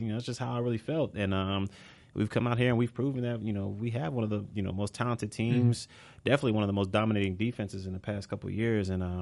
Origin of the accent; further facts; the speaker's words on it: Pittsburgh, Pennsylvania, United States; I'm from Pittsburgh, so my favorite player growing up was Troy Polamalu.